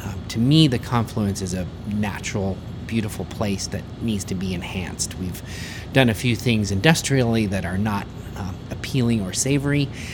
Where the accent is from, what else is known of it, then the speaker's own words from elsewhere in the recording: Colorado, United States; back in the days when I grew up near Cripple Creek, it was a place of antiques, arts, a lot of good restaurants